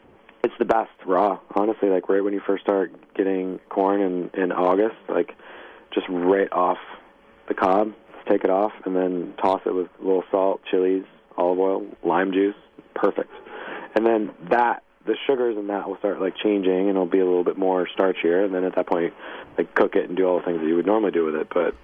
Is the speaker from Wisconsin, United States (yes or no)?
yes; Waterford, Wisconsin, United States; also born or lived in Racine; I grew up around farms all over the place in Wisconsin. I was born in Racine and grew up in the Waterford area. I went to school in Union Grove.